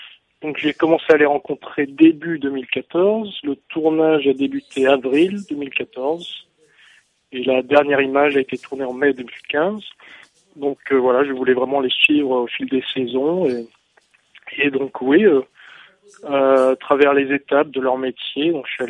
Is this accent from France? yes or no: yes; Nantes, Pays de la Loire, France; Eh bien, moi je viens de Nantes à l'origine, même si je suis britannique même. Mais pour des raisons personnelles, j'ai fini en Aveyron il y a environ 2 ans maintenant.